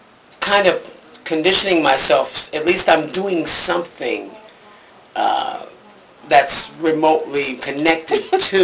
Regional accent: Anchorage, Alaska, United States; Yeah. I grew up in Anchorage, Alaska. My father was an engineer for the Federal Aviation Administration.

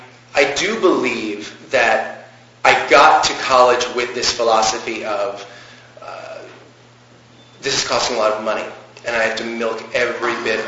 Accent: New Jersey, United States; I mean, being from New Jersey, it wasn't so foreign.

